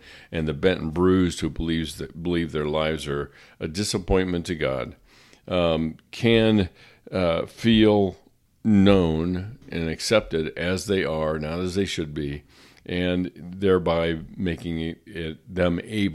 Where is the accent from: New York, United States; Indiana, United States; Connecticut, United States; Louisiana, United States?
Indiana, United States; I grew up in Indiana, and pretty much basketball is king there